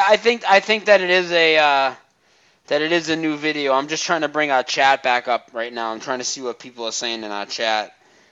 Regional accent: Massachusetts, United States; accent: Boston; Don't be making fun of my accent, you Connecticut mother effer.

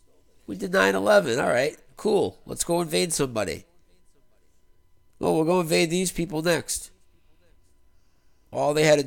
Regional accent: United States; I love being an American, and these people have ruined it.

